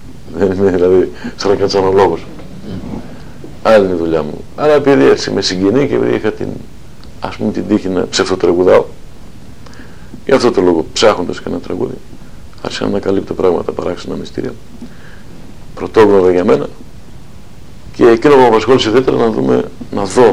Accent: Nea Sanda, Eastern Macedonia and Thrace, Greece; born there; χρονών 45, γεννήθηκα στη Νέα Σένα της Ροδόπης, είναι στα σύνορα του χωριού μου με τον Εύρο.

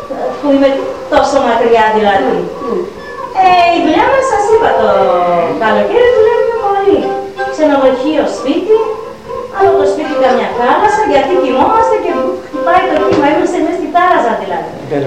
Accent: Irakleia, Greece; αν και είμαι από την Ηρακλία

